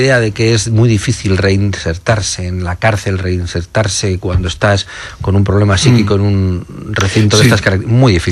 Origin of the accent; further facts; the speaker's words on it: Basque Country, Spain; como mucho concepto durante muchas veces en mi tierra, yo soy vasco, es muy típico, ese matriarcado